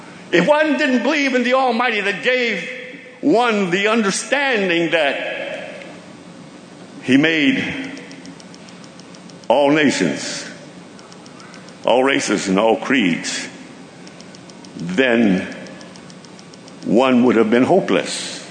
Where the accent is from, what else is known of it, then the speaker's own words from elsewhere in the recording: Kansas, United States; Because I grew up in Kansas in a community of walls